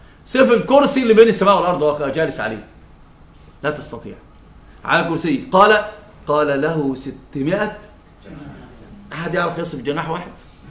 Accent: Egypt; عندنا في مصر بقى عندما يكون المسألة فيها مماثلة ماذا يقولون؟

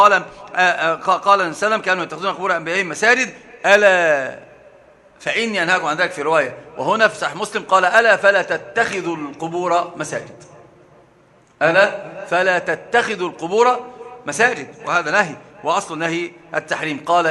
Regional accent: Egypt; عندنا في مصر مثل عجيب وهو محقق البعيد عن العين

